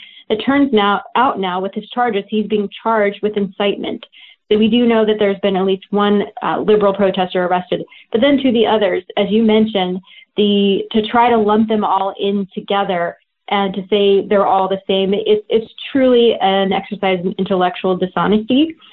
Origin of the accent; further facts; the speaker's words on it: Utah, United States; he's actually from my home state of Utah